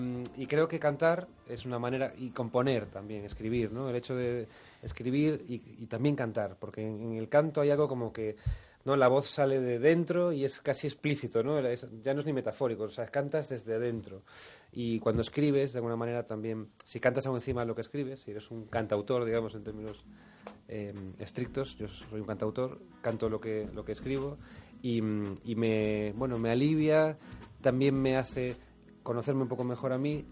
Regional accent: Galicia, Spain; yo como buen gallego entré por el puente de los franceses.

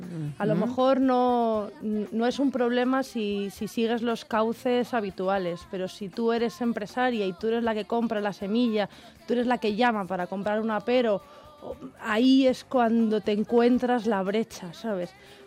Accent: Madrid, Community of Madrid, Spain; yo soy de Madrid, soy adoptada de mi pueblo.

